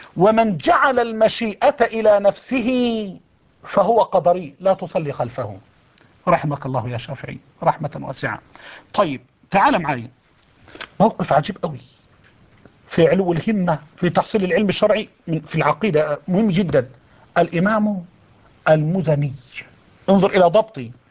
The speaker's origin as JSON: {"language": "Arabic", "country": "Egypt", "said": "الرواية المحفوظة عندنا كمصريين"}